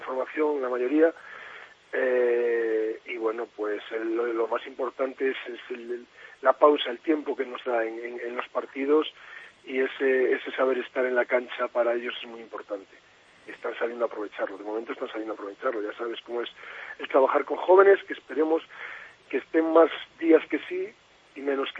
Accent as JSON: {"language": "Spanish", "region": "Castile and León", "country": "Spain", "said": "A pesar de ser, como muchos aquí dicen que soy berciano, yo me siento muy leonés. Soy selecciono, pero me siento muy leonés. Mis hijos han nacido aquí, yo vivo aquí"}